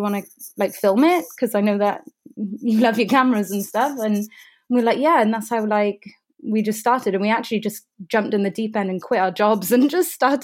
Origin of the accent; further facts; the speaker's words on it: Wales, United Kingdom; Oh, there's a reputation about Welsh people.